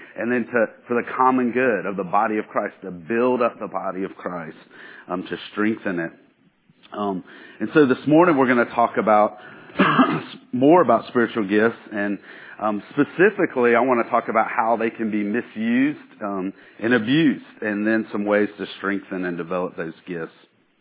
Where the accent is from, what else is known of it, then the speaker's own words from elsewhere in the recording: the South, United States; I've experienced growing up in the South and being in a bunch of different churches and visiting a bunch of different churches and even events, Christian events and activities through being a Christian for the last 27 years.